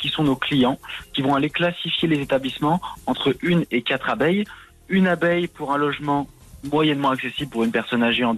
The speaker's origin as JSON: {"language": "French", "town": "Lyon", "region": "Auvergne-Rhône-Alpes", "country": "France", "said": "on est lyonnais"}